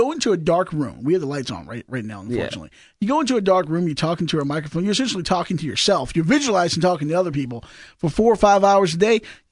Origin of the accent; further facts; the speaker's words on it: the South, United States; I'm from the South, Mike. Obviously, tobacco country. I've pulled tobacco. I grew up around it and stuff like that.